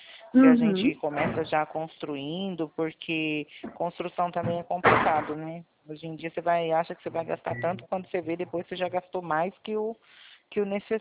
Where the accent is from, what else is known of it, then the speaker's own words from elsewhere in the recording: Presidente Prudente, São Paulo, Brazil; Não, eu sou de Presidente Prudente.